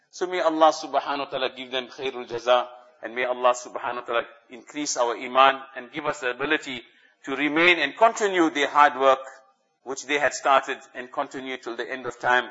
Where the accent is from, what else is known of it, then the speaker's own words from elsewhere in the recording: Durban, KwaZulu-Natal, South Africa; now in Port Elizabeth, South Africa; I am from Durban. I've lived all my life here, and then I moved over to PE, Port Elizabeth. So I feel at home in this place.